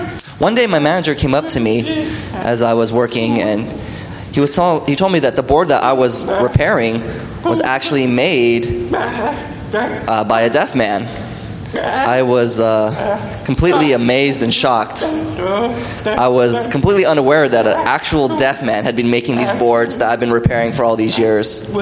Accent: New York, United States; born there; also born or lived in Los Angeles; now in Colorado, United States; I currently live in Colorado, but I was born in New York.

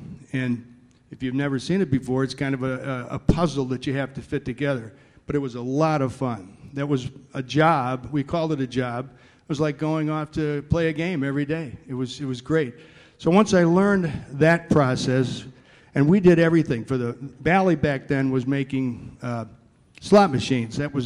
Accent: Chicago, Illinois, United States; and I was from the North Shore of Chicago, so it was kind of like going home.

